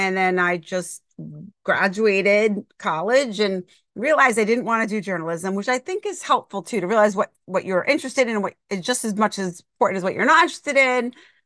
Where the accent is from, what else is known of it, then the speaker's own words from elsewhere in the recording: Yorktown Heights, New York, United States; Yeah, so I grew up in Yorktown Heights, New York, Westchester County, about an hour away from the New York City.